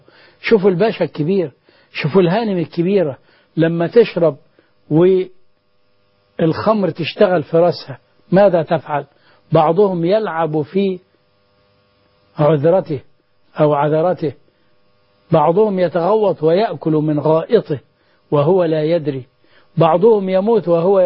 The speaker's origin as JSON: {"language": "Arabic", "country": "Egypt", "said": "وأن يحفظ بلدنا مصر"}